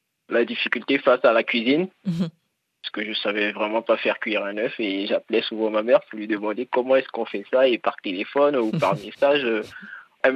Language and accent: French; Bouaké, Vallée du Bandama, Côte d’Ivoire; si vous voyez la carte de la Côte d'Ivoire, je suis originaire de Boaké au centre